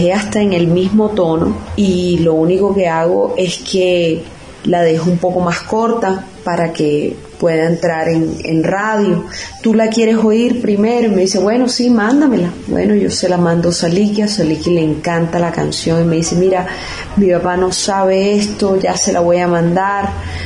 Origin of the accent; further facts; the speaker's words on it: Barranquilla, Atlántico, Colombia; es una canción creada por él para mi tierra Barranquilla